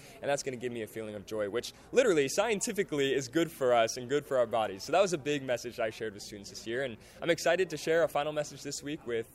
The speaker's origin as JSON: {"language": "English", "town": "San Luis Obispo", "region": "California", "country": "United States", "tie": "born or raised there", "said": "headed back to Cal Poly University in my hometown of San Luis Obispo, California."}